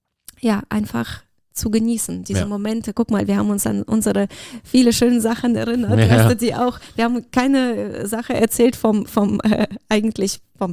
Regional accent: Russia; accent: Russian; German is a second language; Mit meinem russischen Akzent.

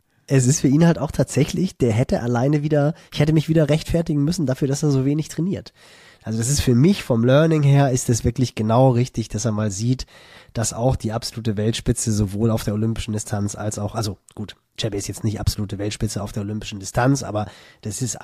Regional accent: Northern Germany, Germany; für mich als Norddeutscher

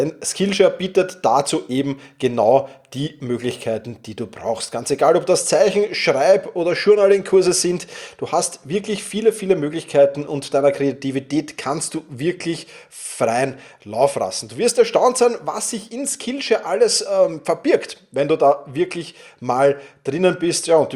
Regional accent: Vienna, Austria; Wir sind ja beide aus Wien oder du bist aus der Steiermark, aber momentan in Wien

